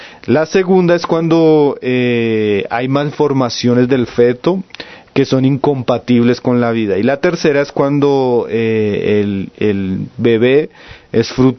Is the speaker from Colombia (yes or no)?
yes; Colombia; una decisión que como colombianos no deberíamos estar de acuerdo